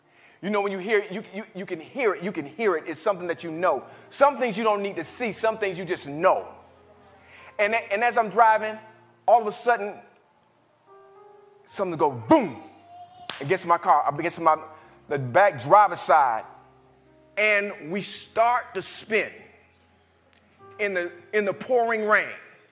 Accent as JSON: {"language": "English", "town": "Opa-locka", "region": "Florida", "country": "United States", "said": "But I'm not going to lie. I'm from Opa-locka. That man done hit my car."}